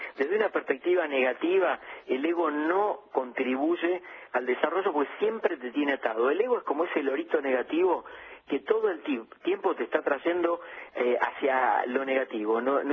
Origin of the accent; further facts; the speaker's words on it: Argentina; como argentinos